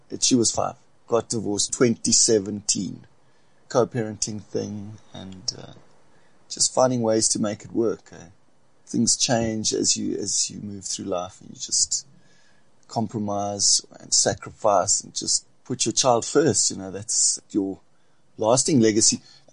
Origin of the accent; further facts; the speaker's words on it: Port Elizabeth, Eastern Cape, South Africa; So I'm from the Eastern Cape, Port Elizabeth.